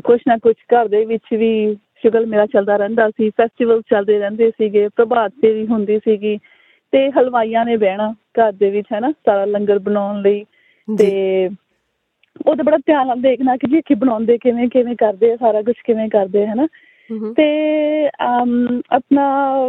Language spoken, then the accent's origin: Punjabi; Ludhiana, Punjab, India; also born or lived in Ranchi; ਮੇਰਾ ਜਨਮ ਰਾਂਚੀ ਦਾ ਜੀ, ਤੇ ਉਸ ਤੋਂ ਬਾਅਦ ਅਸੀਂ ਮੂਵ ਕਰ ਗਏ ਸੀ ਲੁਧਿਆਣੇ, ਤੇ ਲੁਧਿਆਣੇ ਸਾਰੀ ਫੈਮਿਲੀ ਅਸੀਂ ਉੱਥੇ